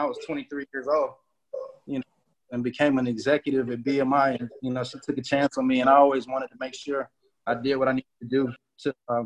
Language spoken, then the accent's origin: English; Atlanta, Georgia, United States; I live in Atlanta. I grew up in Atlanta.